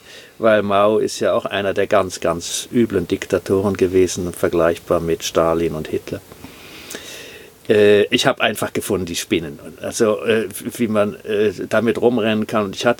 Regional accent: Bonn, North Rhine-Westphalia, Germany; ich bin in Bonn aufgewachsen und Bonn war nicht zerstört, weil es vollkommen unbedeutend war im Krieg.

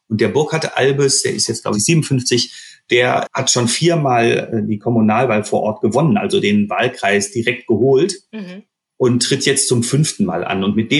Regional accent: Düsseldorf, North Rhine-Westphalia, Germany; Ich bin ja in Düsseldorf geboren, bin am Staufenplatz groß geworden.

